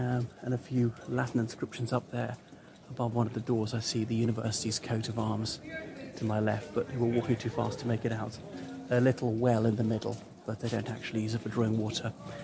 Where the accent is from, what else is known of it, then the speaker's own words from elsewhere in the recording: Ireland; everybody … from Ireland.